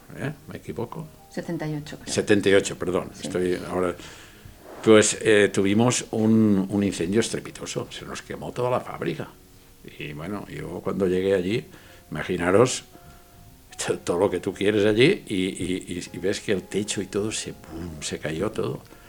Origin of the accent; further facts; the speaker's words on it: Pedreguer, Valencian Community, Spain; nosotros somos muy de Pedreguer y muy del pueblo y muy de la comarca de la Marina Alta y muy de Denia y muy, muy casados con aquella zona